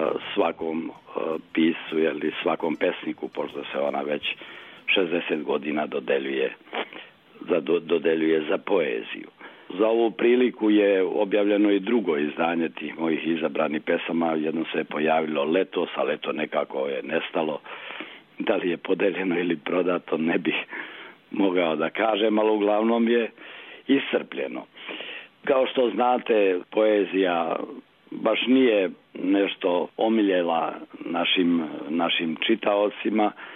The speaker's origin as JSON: {"language": "Serbian", "region": "Republika Srpska", "country": "Bosnia & Herzegovina", "said": "bilo ovu SANU, bilo ANURS tamo kod nas u Republici Srpskoj"}